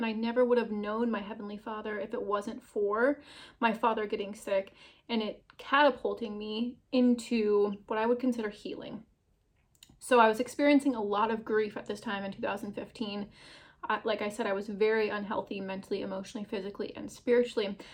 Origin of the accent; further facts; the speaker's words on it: Iowa, United States; I'm 32 years old. I'm from Iowa, and this is the testimony of how Jesus Christ saved me.